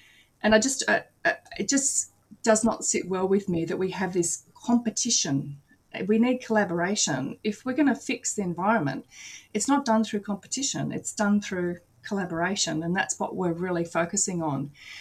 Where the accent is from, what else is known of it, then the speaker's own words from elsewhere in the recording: Normanhurst, New South Wales, Australia; I grew up in the bush. Well, I didn't. I grew up in Normanhurst, but at that stage it was bush.